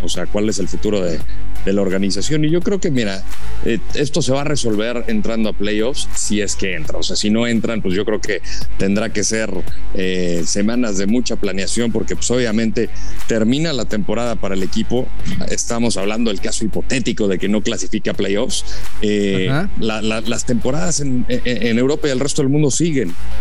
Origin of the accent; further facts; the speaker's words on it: Mexico; como mexicano yo siento mucho orgullo